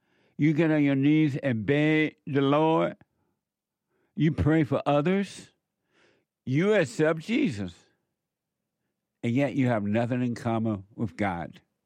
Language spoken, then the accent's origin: English; United States; I never imagined growing up in America that there were other people in America that would fight against freedom